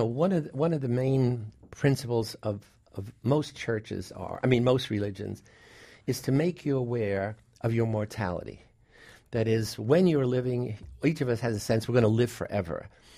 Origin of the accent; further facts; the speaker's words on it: Bronx, New York, United States; I grew up in the South Bronx from a family of Sicilian origin, and most of the family, most poor people, live in the present zone.